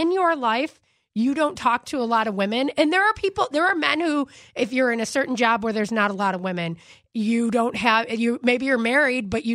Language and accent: English; Melrose Park, Illinois, United States; You know, I'm from Melrose Park. What are you going to do?